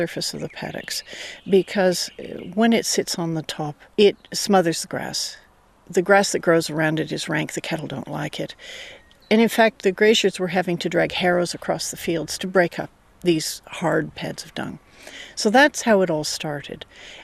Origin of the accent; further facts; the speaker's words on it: Canada; You can tell from my accent I'm Canadian, but I did my PhD in the United States